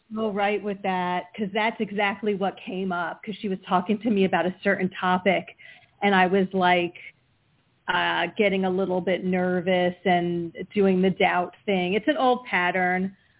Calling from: Pennsylvania, United States; I'm calling from Pennsylvania.

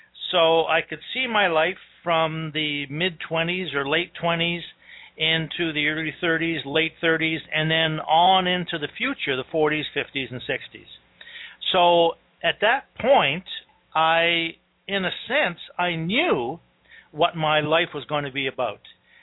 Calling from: Victoria, British Columbia, Canada; But I'm calling from Victoria, British Columbia, on the west coast of Canada

